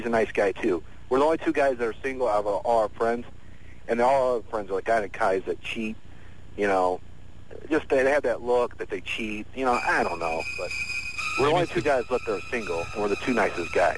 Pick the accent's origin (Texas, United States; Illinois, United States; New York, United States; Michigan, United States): Michigan, United States; Detroit; So you're going to be in Detroit. I'm from Detroit, so.